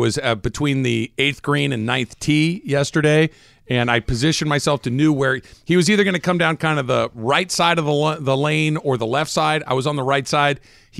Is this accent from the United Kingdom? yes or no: yes; United Kingdom; accent: British; David Kent hates my British accent.